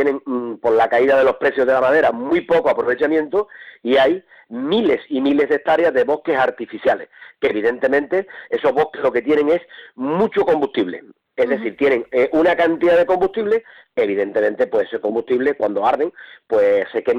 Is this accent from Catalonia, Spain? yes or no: no; Berrocal, Andalusia, Spain; Yo habito en una zona rural que en el año 2004, el incendio más catastrófico de Andalucía fue en la zona de mi pueblo, Berrocal, en la cuenca minera de Río Tinto.